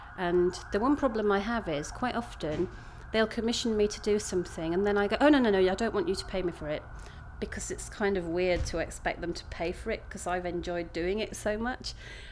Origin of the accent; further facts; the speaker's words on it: Leeds, Yorkshire and the Humber, United Kingdom; I grew up in Leeds. And as I say, first came down to London in 93 and then came back down my second time in 97, and now finally back in Leeds.